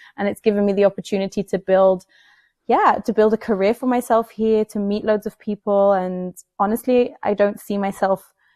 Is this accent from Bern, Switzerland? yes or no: yes; Bern, Switzerland; first language en; moved away as an adult; also born or lived in England; I was actually born in Bern and grew up in Bern. But I always knew I wanted to go to England for an amount of my life because I've always just felt like, so it's my first language.